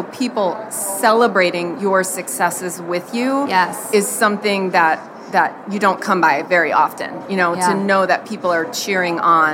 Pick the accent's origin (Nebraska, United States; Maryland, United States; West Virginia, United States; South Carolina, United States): Maryland, United States; Annapolis; So I'm from Annapolis, Maryland